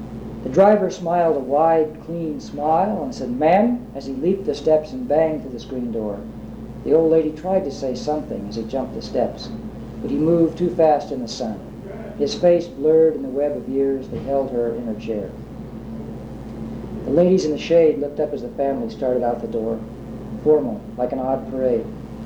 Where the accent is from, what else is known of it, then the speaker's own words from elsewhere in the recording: Greenville, Illinois, United States; I was always impressed by Seward, Nebraska, and my hometown of Greenville, Illinois, Southern Illinois.